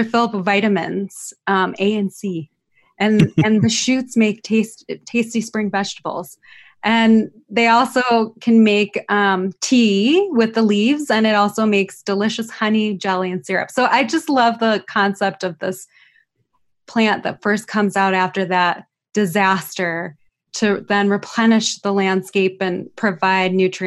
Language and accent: English; Detroit, Michigan, United States; So I am from Detroit, the Metro Detroit area. And growing up there, I witnessed vast urban decay from deindustrialization, crime, and other factors, as well as racial segregation.